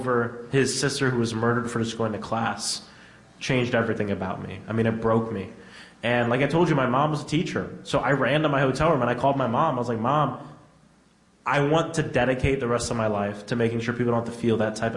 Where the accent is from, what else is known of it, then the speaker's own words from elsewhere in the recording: Orlando, Florida, United States; I was raised in South Orlando. It's kind of like the white suburbs of Orlando.